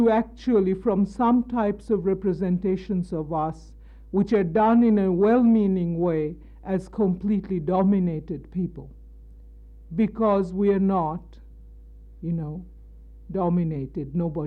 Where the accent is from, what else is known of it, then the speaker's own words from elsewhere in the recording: India; Now, I come from India, where in Indian villages, where total non-knowledge exists about Nazism